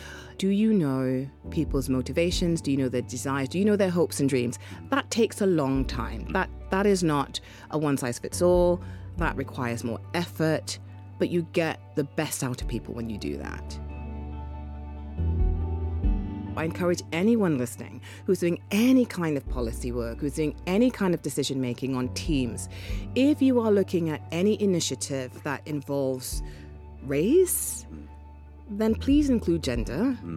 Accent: London, United Kingdom; born there; I was born in London, and I'll tell a little story.

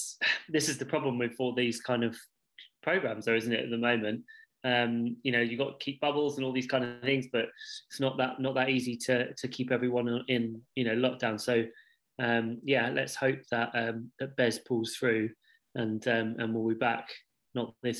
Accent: Fareham, South East England, United Kingdom; Oh, I'm originally not far from Southampton.

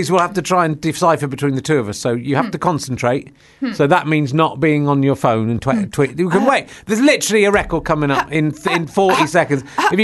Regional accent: South West England, United Kingdom; I'm from Somerset, so I know Cornwall is.

